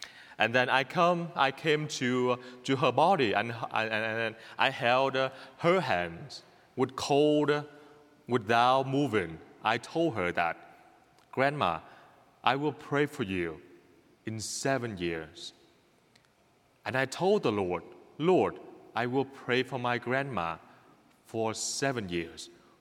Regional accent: Vietnam; English is a second language; moved away; I grew up poor in Vietnam. I lived with my grandma.

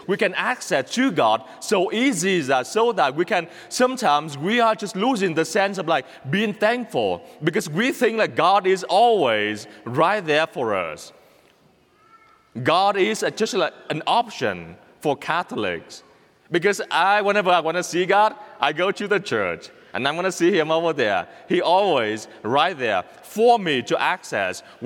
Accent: Vietnam; English is a second language; moved away as an adult; now in United States; I came to the U.S. 7 years ago, and because I grew up poor in Vietnam, back to Vietnam. I was so poor, I grew up in a small hometown, a poor village in Vietnam. And then I came here 7 years ago

